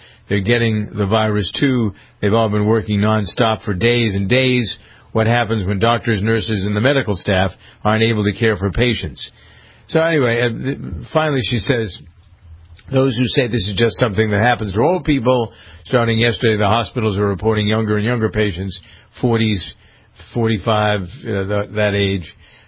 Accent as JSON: {"language": "English", "town": "Framingham", "region": "Massachusetts", "country": "United States", "tie": "born or raised there", "said": "I'm getting notices from my hometown of Framingham about what's closed."}